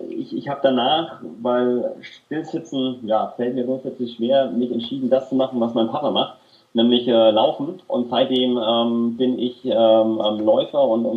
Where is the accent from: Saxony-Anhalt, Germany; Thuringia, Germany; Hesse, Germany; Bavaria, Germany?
Bavaria, Germany; Nuremberg; Ich bin in Nürnberg aufgewachsen und habe auch in den Jugendmannschaften vom 1. FC Nürnberg gespielt.